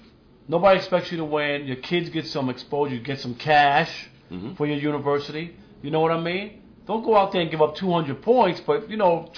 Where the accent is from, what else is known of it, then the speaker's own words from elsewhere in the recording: New York, United States; No, I'm from New York. You see the sweatshirt I got on?